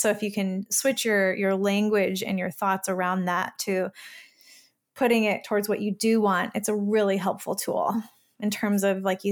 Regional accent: Michigan, United States; Another example I have of this is when I was in high school, growing up in Michigan, small town Michigan, we had three-wheelers.

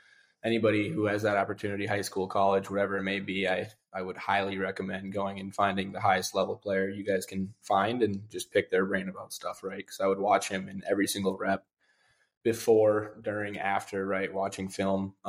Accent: Rosemount, Minnesota, United States; I grew up in Rosemount, Minnesota, and I ended up going to Benilde St. Margaret's in St. Louis Park.

